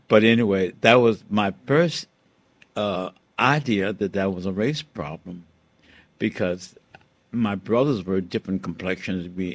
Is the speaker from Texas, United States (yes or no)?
no; Richmond, Virginia, United States; born there; Well, I was born in 1929 in Richmond, Virginia. Richmond, Virginia. I have four brothers. My father was a Baptist minister